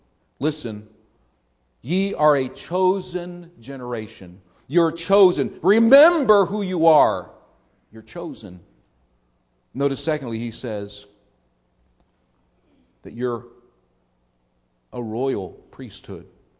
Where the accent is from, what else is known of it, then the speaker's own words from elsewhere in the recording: Canton, Ohio, United States; I grew up with Pat in Canton, Ohio.